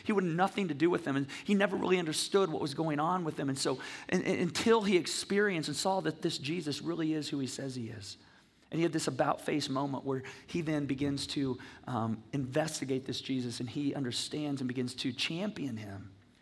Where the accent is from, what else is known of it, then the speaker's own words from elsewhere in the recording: Michigan, United States; I grew up in Michigan. We lived on the Manistee and Ausable rivers in the summer